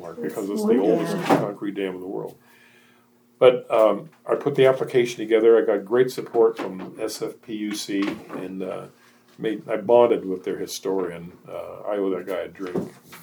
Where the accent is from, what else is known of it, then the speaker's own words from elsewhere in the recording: San Mateo, California, United States; And I grew up down in San Mateo, California.